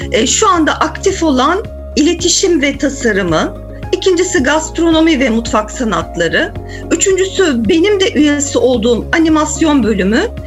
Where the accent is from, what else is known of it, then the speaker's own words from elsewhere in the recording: Istanbul, Turkey; ben size İstanbullu olduğumu söyleyeyim. İstanbul'da doğdum. İlk orta lise öğrenimimi İstanbul'da tamamladım. Sonra üniversite eğitimi için Ankara'ya Hacettepe Üniversitesi'ne gittim.